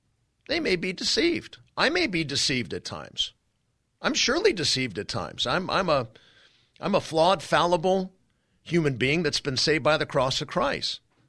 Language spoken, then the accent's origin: English; United States; as a citizen of the United States, as an American who loves this country